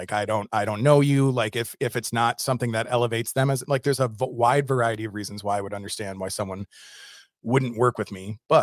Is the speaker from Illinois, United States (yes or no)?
no; Madison, Wisconsin, United States; And I grew up in Madison, outside of Madison, Wisconsin.